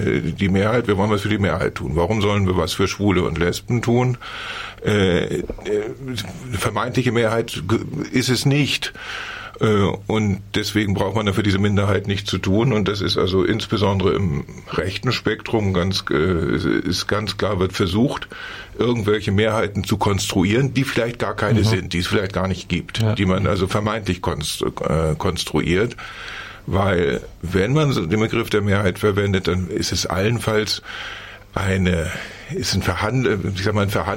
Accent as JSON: {"language": "German", "region": "Hamburg", "country": "Germany", "tie": "born there", "said": "Ich bin in Hamburg geboren und arbeite in Thüringen."}